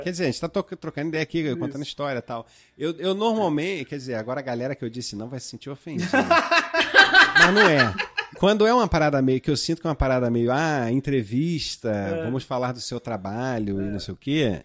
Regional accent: Rio de Janeiro, Brazil; cresci em Jacarepaguá, então tenho essa limitação de conhecer bem Jacarepaguá, Madureira, Vila Valqueira e Marechal e desconhecer o resto do mundo.

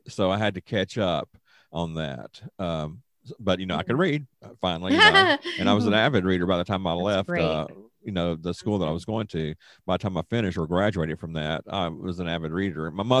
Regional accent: Shreveport, Louisiana, United States; they had a program in the school for students around my hometown, Shreveport, and Bossier to go to be treated for dyslexia.

